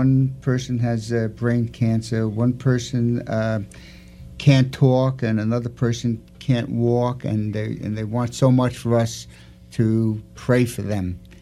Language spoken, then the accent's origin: English; Brooklyn, New York, United States; John, I'm from Brooklyn, so you know what I'm all about.